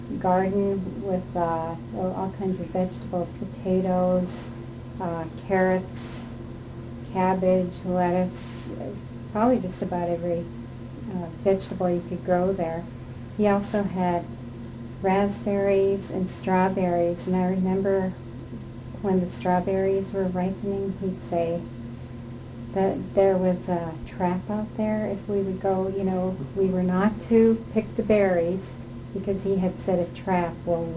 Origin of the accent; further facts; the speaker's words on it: Afognak, Alaska, United States; also born or lived in Kodiak; In 1952, June 14th, 1952, and was raised on Afognak Island in the village of Afognak.